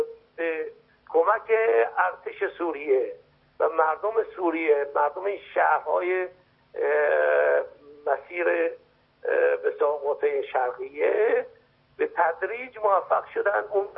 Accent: Iran; also born or lived in Iraq; که من هم ایرانی هستم، همی که بالاخره در عراق دنیا اومدم و طلبه نجف بودم

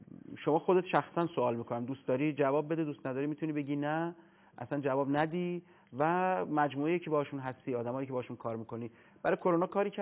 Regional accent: Iran; یعنی من ایرانی هستم، خیلی هم ادعا میکنم که من میشناسم تاریخ کشورم رو.

